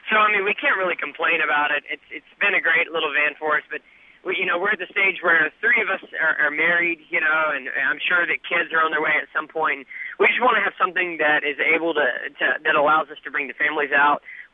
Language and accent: English; the South, United States; I grew up in the South, but my parents never listened to country music.